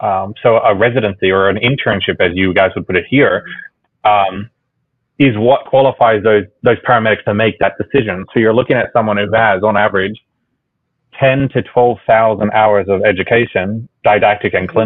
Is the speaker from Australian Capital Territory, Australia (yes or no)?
no; New South Wales, Australia; And I grew up in the outback of Australia, rural New South Wales in the country, which I think also had a huge influence on me joining the military